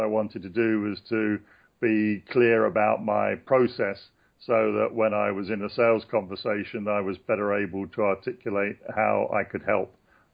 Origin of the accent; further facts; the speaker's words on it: London, United Kingdom; Yes, I'm from London in England.